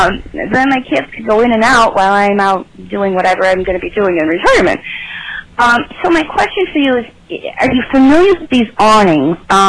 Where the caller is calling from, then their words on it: Tonawanda, New York, United States; I'm calling you from Tonawanda, New York, which is close to Niagara Falls.